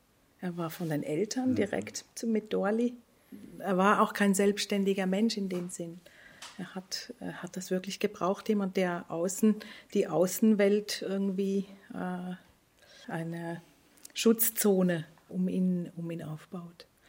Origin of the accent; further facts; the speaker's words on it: Switzerland; Bei uns in der Schweiz